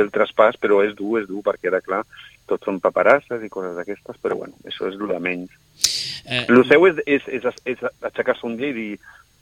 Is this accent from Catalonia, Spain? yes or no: yes; Sitges, Catalonia, Spain; moved away as an adult; now in France; ja que tothom ve a Sitges a viure perquè és fantàstic, doncs perquè no hi anaré jo, que és el meu poble.